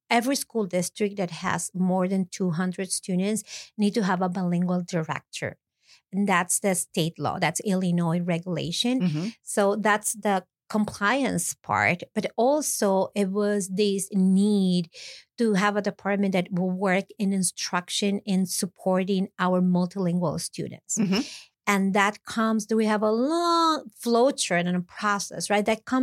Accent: Peru; English is a second language; now in United States; I was born and raised in Peru. In Peru, and I came here 20 years ago.

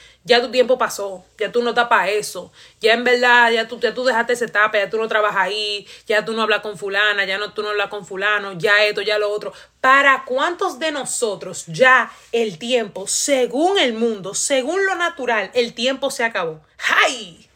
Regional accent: Dominican Republic; Entonces, yo de por sí, como dominicana, ¿saben que los dominicanos hablan rápido? Los dominicanos de por sí hablan rápido y yo hablo rápido también.

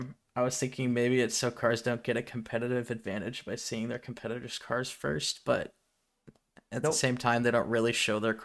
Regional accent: Pacific Northwest, United States; I'm from the Pacific Northwest. I just try my best, man.

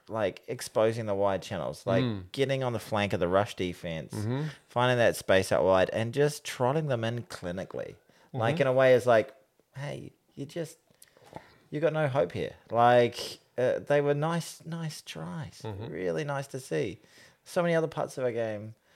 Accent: New Zealand; As a New Zealander.

